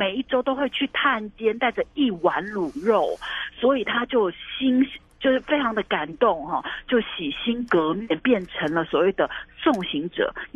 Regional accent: Taiwan; 所以呢，啊，大家你知道，我们台湾人哈、哦，就是有一颗善心

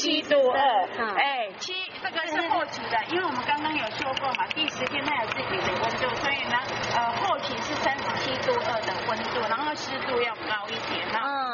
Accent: Yilan County, Taiwan; 给我们宜兰人支持一下我们的那个鸭肠的产业哈。

